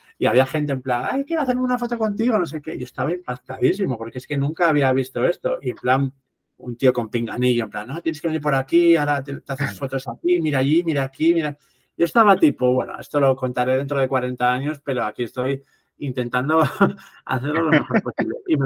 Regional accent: Avilés, Asturias, Spain; moved away as an adult; now in Madrid, Spain; 10 de Avilés de toda la vida. Es decir, desde que nací hasta los 24 años que me mudé a Madrid, yo soy de Avilés, pero vamos, me corre por la sangre.

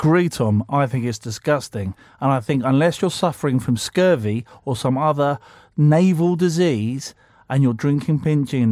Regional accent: Chiswick, London, United Kingdom; Well, I grew up in Chiswick, West London, so I know what it's like on the street.

